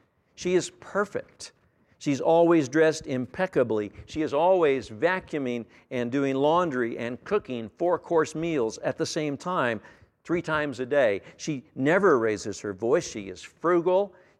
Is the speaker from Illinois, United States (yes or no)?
no; Amarillo, Texas, United States; she lived in the house next door to where I grew up here in Amarillo.